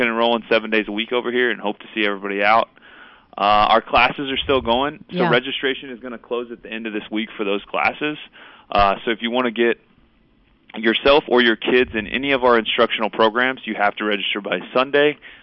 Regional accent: Dayton, Ohio, United States; Yep, I was born in Dayton, Ohio.

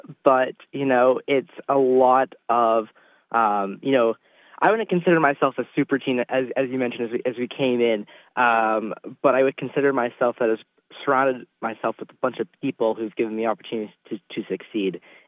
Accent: California, United States; Well, you know, I'm from Mendocino County, and I've grown up in a rural community my entire life.

